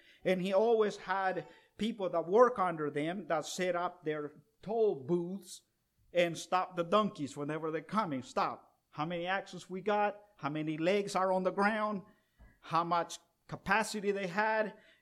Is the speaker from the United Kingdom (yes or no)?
no; El Salvador; now in United States; when I was growing up, Johnny and I were growing up in El Salvador